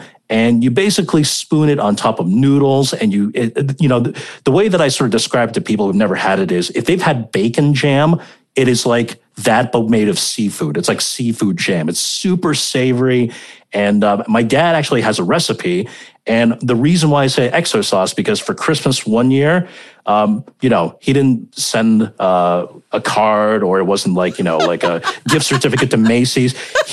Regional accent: Hong Kong; the food that I grew up eating in Hong Kong

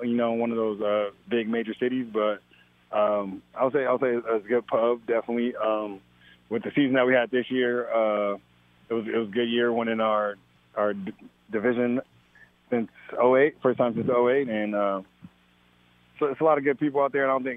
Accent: California, United States; because I've been growing up in Los Angeles County. Kobe was always my guy.

